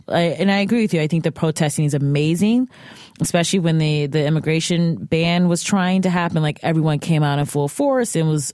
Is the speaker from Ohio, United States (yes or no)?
yes; Cleveland, Ohio, United States; I'm from Cleveland.